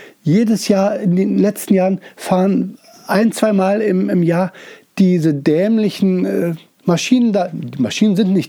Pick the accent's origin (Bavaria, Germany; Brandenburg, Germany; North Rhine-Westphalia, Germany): Brandenburg, Germany; Prenzlau; Ich bin ein Ur-Uckermärker. Habe also die Schule auch hier in der Uckermark besucht. Ich habe dann anschließend in Greifswald studiert.